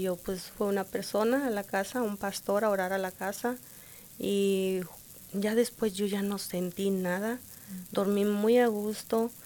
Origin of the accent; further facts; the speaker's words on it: Rodeo, Durango, Mexico; Soy de México, soy de Durango.